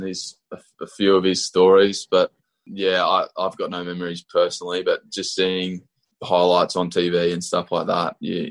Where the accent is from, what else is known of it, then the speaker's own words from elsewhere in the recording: Australia; growing up in Australia, you're used to the pace on the ball